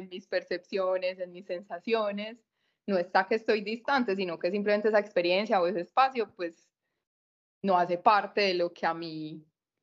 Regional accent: Colombia; now in Norway; yo soy de Colombia y estoy viviendo en este momento en Noruega por un periodo de tiempo.

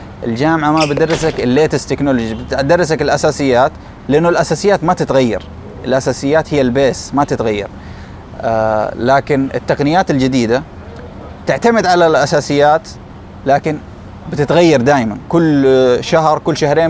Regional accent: Jeddah, Makkah Province, Saudi Arabia; من مواليد جدة، مدينة جدة ومن الرخاء والشدة، ودارس في جدة وقضيت عمري في جدة، خريج ثانوية أم القرى بجدة شارع صاري.

